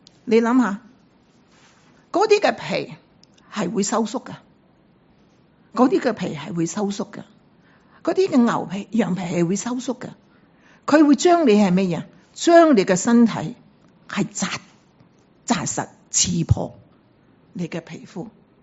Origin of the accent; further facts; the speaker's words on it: Hong Kong; 我哋作为香港人嘅，我哋都明白啊咩叫恶劣